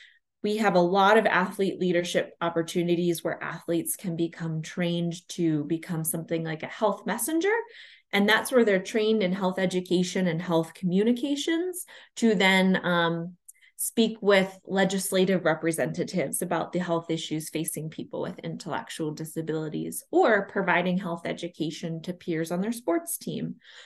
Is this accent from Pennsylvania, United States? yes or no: yes; Pennsylvania, United States; And we grew up in Pennsylvania in the U.S.